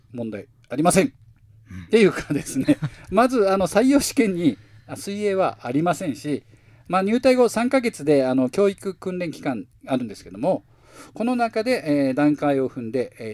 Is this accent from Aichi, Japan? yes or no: no; Nagasaki, Japan; now in Okinawa, Japan; 出身は、長崎県の長崎市ですが、まあ、人生の半分以上をね、沖縄で過ごしているので、もううちなんちゅうですね。